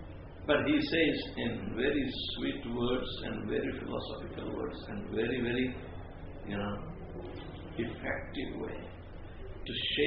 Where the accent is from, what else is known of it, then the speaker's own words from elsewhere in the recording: India; Because I am born here, I am Indian, I must sacrifice my life for Mother India.